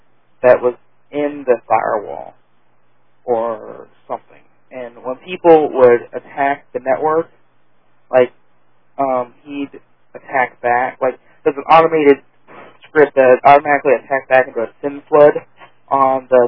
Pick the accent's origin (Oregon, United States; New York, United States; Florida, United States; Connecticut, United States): Florida, United States; Tampa; he called that I was from Tampa